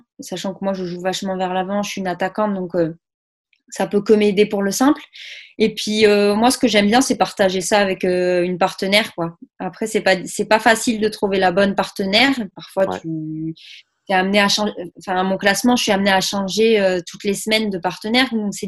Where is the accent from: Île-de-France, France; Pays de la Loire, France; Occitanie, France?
Occitanie, France; Saint-Gaudens; C'était chez moi à Saint-Gaudens.